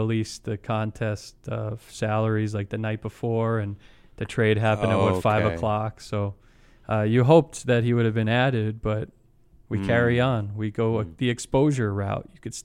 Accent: Long Island, New York, United States; I'm from Long Island.

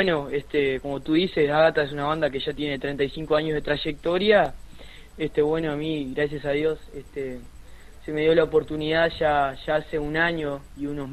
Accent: Varela, Lavalleja, Uruguay; estar representando a mi pueblo, a Varela, por supuesto, donde me crié desde niño.

